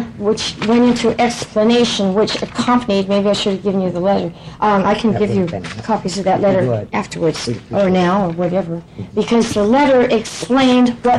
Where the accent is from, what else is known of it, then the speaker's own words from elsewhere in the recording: Portland, United States; I'm from Portland, and I head up a pro-life organization, Lifesavers of America